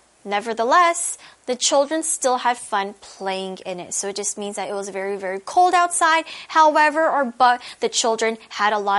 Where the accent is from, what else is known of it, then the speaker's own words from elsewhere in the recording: Taiwan; my roommate and I share a bond because we both grew up in Taiwan. We both kind of share this connection of, you know, growing up in Taiwan and growing up with the same culture.